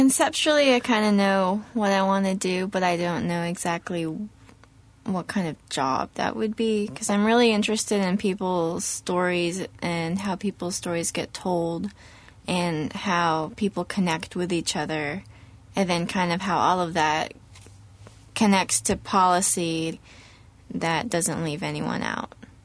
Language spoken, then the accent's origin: English; Raleigh, North Carolina, United States; also born or lived in Massachusetts / Cary; I lived there only till I was seven. And then I moved to Raleigh because my mom teaches at NC State.